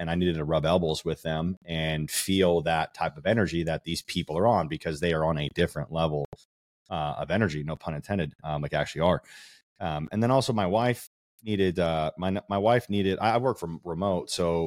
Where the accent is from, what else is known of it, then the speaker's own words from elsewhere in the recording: Las Vegas, Nevada, United States; now in Houston, United States; Vegas. Born and raised. Okay. We're both born and raised in Vegas.